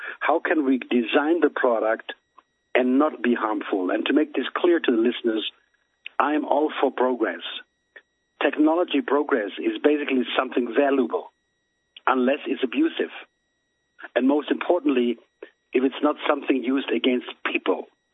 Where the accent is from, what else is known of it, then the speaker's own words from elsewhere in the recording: Germany; English is a second language; as you can tell perhaps by my slang, I'm not American-American, I'm German.